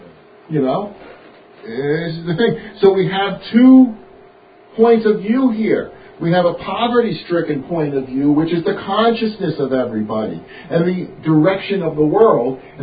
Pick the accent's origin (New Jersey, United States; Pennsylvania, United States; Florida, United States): New Jersey, United States; When I was a kid, I used to always have to get them, because I came from New Jersey, bad mosquitoes.